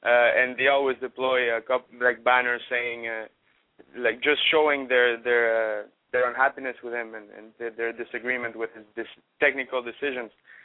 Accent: Argentina; I do it in French, English, and Spanish, because as you know, I'm from Argentina as well.

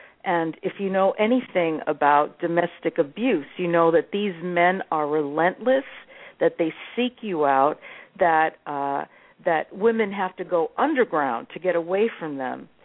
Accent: New York, United States; I grew up as a Puerto Rican. I'm from New York. I'm a New Yorican is what we call ourselves. And I grew up in the projects in the Bronx

